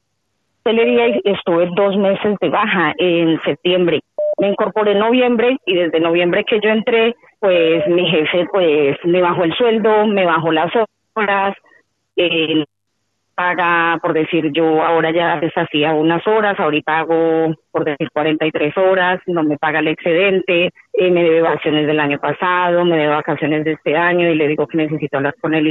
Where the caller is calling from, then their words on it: Madrid, Community of Madrid, Spain; de Condecascal.